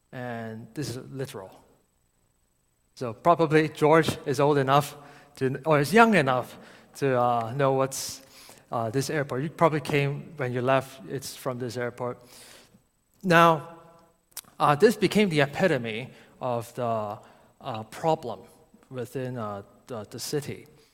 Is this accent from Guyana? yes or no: no; Hong Kong; But growing up in Hong Kong, land space is always an issue for everybody, and also for the government.